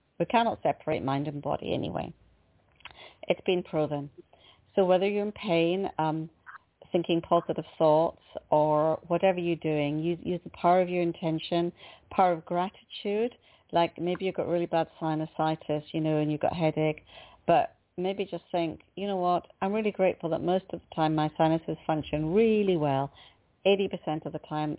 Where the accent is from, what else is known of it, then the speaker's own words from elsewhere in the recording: Scotland, United Kingdom; being brought up in Scotland, I mean, we're not American.